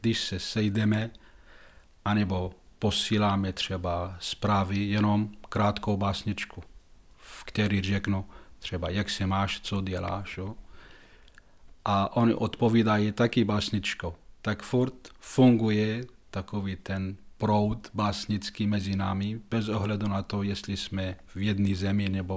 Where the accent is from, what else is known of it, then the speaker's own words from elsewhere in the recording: Damascus, Damascus Governorate, Syria; Czech is a second language; now in Czech Republic; Já jsem se narodil v Damašku, žil jsem tam 10 let, pak jsme se přestěhovali do jiného města 100 kilometrů od Damašku.